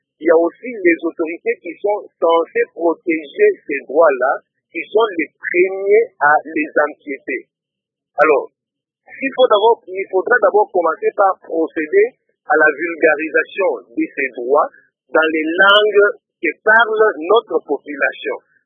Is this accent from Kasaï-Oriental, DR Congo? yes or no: yes; Mbuji-Mayi, Kasaï-Oriental, DR Congo; ici au Congo et particulièrement ici chez nous en Mbujimayi